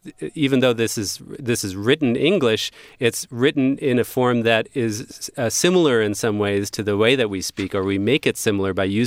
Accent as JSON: {"language": "English", "region": "New Jersey", "country": "United States", "said": "Yeah, I mean, I'm from New Jersey."}